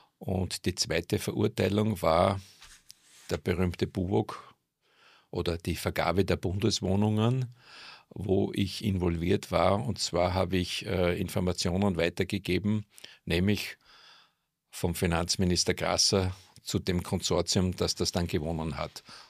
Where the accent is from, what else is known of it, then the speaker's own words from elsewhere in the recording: Mürzzuschlag, Styria, Austria; born there; Ich bin von Geburt Steirer in Würzzuschlag geboren, im Jahr 1949. Habe dann ein Gymnasium in Weidhofen an der Ips absolviert, später in Wien Betriebswirtschaft studiert